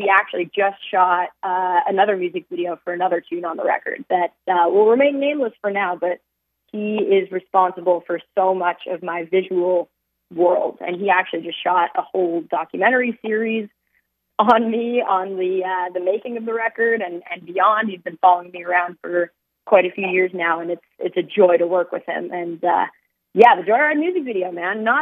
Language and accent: English; New York City, New York, United States; You know, I'm born and raised in Manhattan. I didn't want to leave Manhattan. I wanted to just go from uptown to downtown.